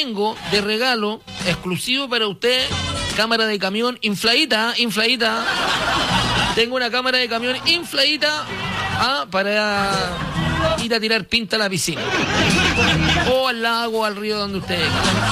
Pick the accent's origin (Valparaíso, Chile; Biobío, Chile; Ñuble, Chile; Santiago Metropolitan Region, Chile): Valparaíso, Chile; Viña del Mar